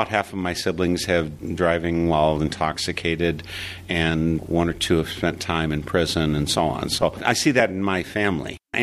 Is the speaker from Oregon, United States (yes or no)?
no; Wisconsin, United States; I'm growing up in Wisconsin, a white family in almost lily white town villages that we lived in.